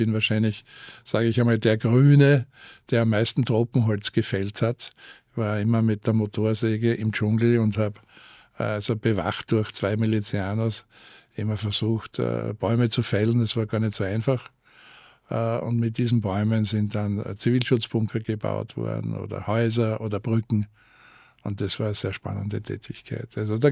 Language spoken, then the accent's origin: German; Styria, Austria; für mich als Steirer Bur aus der Provinz eine neue Welt